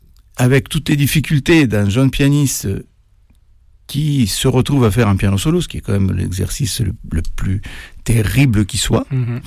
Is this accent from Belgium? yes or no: no; Italy; now in Paris, France; j'ai quitté l'Italie, j'ai fait des tas de choses diverses et variées. En arrivant à Paris, j'ai pas mal galéré, d'ailleurs, que cela soit dit en passant, c'était une époque où il fallait des papiers, même pour un Italien